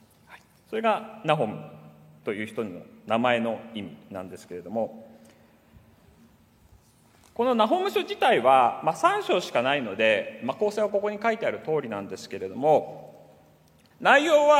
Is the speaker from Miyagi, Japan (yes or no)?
no; Kanazawa, Ishikawa, Japan; 私はこの石川県の金沢市出身なんですけども